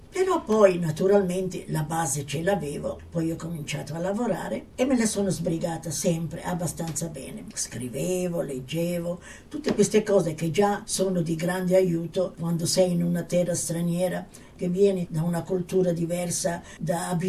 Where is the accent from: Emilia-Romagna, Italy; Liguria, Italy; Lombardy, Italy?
Liguria, Italy; La Spezia; moved away as an adult; io sono partita da Genova, perché la mia città nativa è La Spezia. Allora, ventenne, tutta la mia famiglia giù al molo, con i fazzoletti che piangeva.